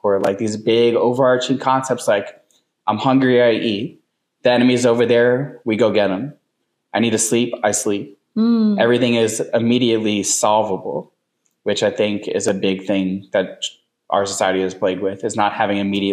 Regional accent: Valley Park, Missouri, United States; So I grew up here in St. Louis. I grew up in Valley Park. Went to Twin Oaks

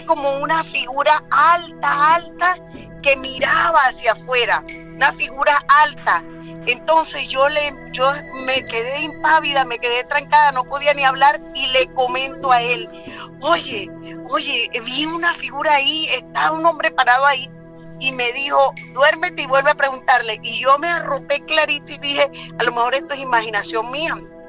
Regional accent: Venezuela; now in Bakersfield, United States; Le hablo desde Bakersfield, California. Soy de Venezuela.

